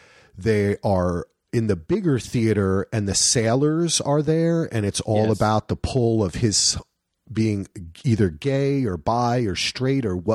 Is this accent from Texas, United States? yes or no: no; New Jersey, United States; I mean, I'm from New Jersey. Right. Obviously, a lot of this was in New York.